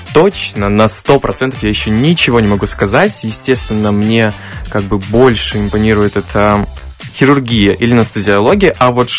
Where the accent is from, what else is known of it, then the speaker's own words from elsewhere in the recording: Rechytsa, Gomel Region, Belarus; Да, я сам из Речицы.